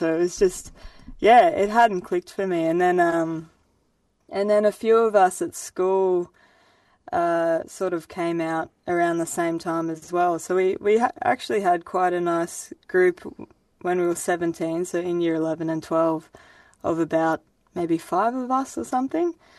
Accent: Grafton, New South Wales, Australia; I grew up in Grafton. It's like a small town, about 25,000 to 30,000 people, northern New South Wales.

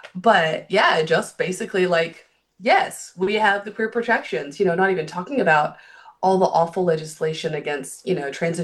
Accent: Southern United States, United States; I'm from the American South, but I, at least at the time, was from a pretty progressive city in the South.

